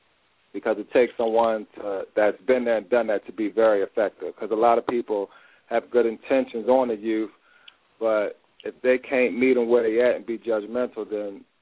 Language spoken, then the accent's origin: English; Maryland, United States; moved away as an adult; now in Columbus, United States; I'm originally from Maryland, but as of now, I'm making Columbus, Ohio my hometown. I came up here in 1992 to attend DeVry University.